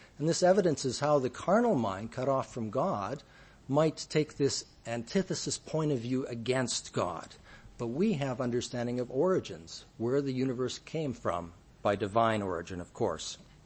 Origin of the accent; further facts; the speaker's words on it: Canada; similarly my home country of Canada